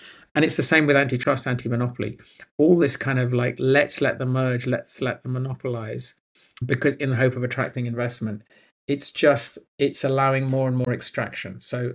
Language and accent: English; United Kingdom; now in Germany; I'm sitting in Germany, I'm talking about Europe, I'm British, so it's also Britain.